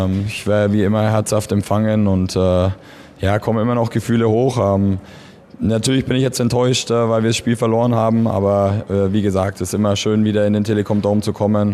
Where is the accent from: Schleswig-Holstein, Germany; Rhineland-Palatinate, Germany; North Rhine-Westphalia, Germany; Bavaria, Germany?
Bavaria, Germany; Bamberg; ich spiele jetzt für Bamberg, ist meine Heimatstadt.